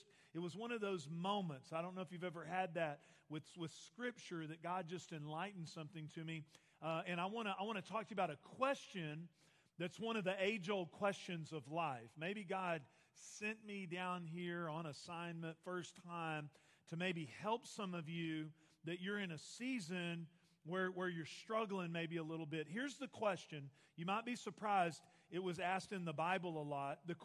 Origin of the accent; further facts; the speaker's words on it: Texas, United States; Well, I'm a fellow Texan. I was raised in Northeast Texas, moved to the Dallas-Fort Worth area about 20 years ago with 32 of my friends.